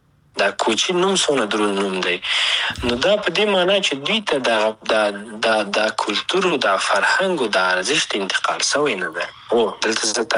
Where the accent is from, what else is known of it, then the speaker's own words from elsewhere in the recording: Afghanistan; لکه زه افغان یم د افغانستان سره که مینه ونه لرم